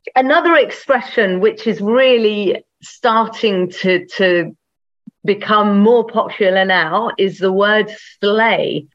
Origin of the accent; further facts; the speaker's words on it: England, United Kingdom; also born or lived in Mexico; So I am from England. Although I lived in Mexico for 10 years, I have been living in England for the last 10 years. I live just outside of London, and I actually live closer to France than I do to London, but I'm very much British.